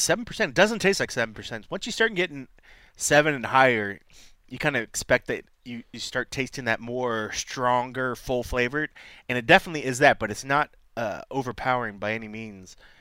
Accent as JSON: {"language": "English", "region": "Ohio", "country": "United States", "tie": "born or raised there", "said": "I mean, like, I grew up in Ohio where we have"}